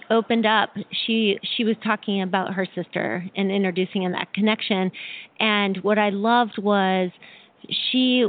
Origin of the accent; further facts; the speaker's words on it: Boulder, Colorado, United States; I'm from Boulder, Colorado, and so I was lucky to also go to that event.